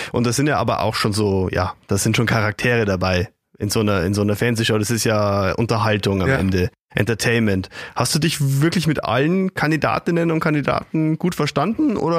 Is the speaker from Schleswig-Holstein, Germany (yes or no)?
no; Bavaria, Germany; Bei uns in Oberpfalz